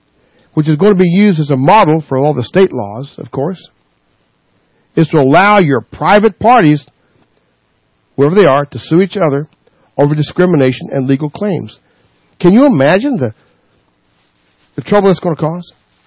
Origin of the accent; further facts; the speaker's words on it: North Carolina, United States; In my home state, North Carolina, are considering similar legislation.